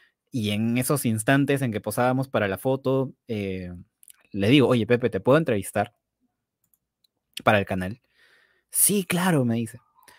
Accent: Lima, Peru; No, soy de Lima, Perú.

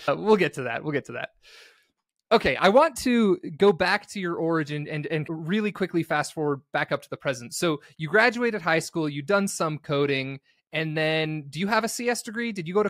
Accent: St. George, Utah, United States; I grew up in St. George, Utah, and it's kind of just outside of Vegas, and it is, really barren Arizona heat.

